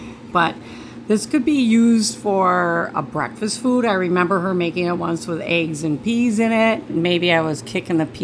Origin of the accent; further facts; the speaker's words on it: Nebraska, United States; I'm not from Milwaukee. In Milwaukee, I hear that you had to use butter. I'm from Nebraska. So it was oleo was the thing. In fact, I rarely ever got fresh butter when I was a kid.